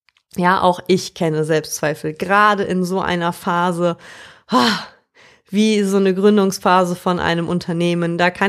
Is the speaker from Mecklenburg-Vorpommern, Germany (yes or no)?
no; North Rhine-Westphalia, Germany; Ich komme ja aus dem Rheinland hier und hier wird der Karneval wie wild gefeiert